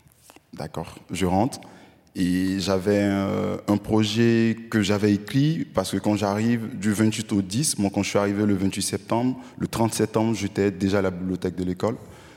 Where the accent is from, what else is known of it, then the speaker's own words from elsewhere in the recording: Côte d’Ivoire; now in Burkina Faso; je venais d'arriver au Burkina, c'était pas mon pays, j'ai quitté la Côte d'Ivoire pour étudier